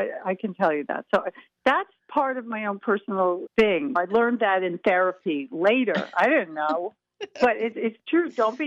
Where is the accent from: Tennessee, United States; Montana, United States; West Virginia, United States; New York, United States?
New York, United States; Sands Point; Okay, I grew up in New York, in Long Island.